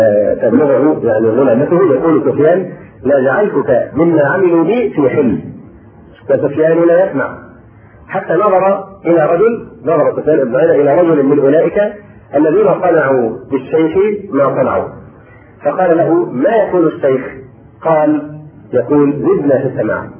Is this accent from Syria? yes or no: no; Egypt